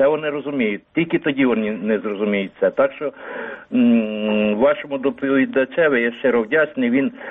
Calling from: Ivano-Frankivsk Oblast, Ukraine; also born or lived in United States; Прикарпаття. Ви знаєте, я прожив в Америці близько 12 років

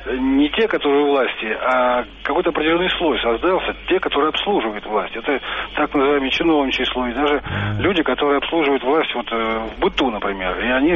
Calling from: Moscow, Russia; Я вообще живу в Московской области, но сейчас я звоню из Москвы.

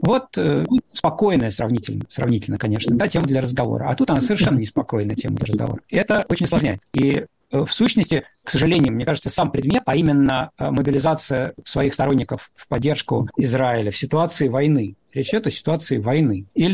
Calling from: Russia; я тут вообще из России говорю

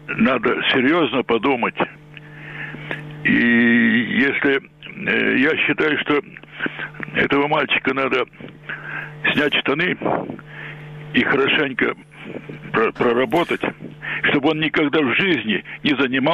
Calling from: Kyiv, Ukraine; Добрый день, Киев.

